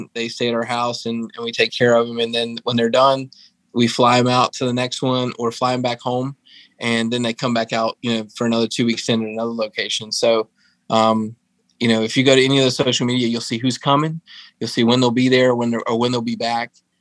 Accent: Fort Bragg, North Carolina, United States; as growing up in Fort Bragg and being grandsons and daughters of you know, Army brats, and military is our life. We grew up here.

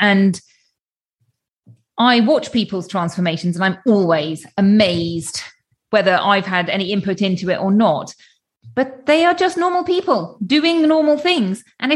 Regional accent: United Kingdom; as a British person

